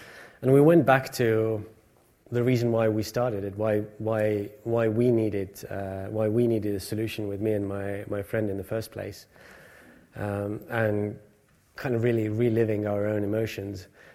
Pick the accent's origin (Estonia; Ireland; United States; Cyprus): Estonia; English is a second language; I'm from Estonia. We go to sauna a lot.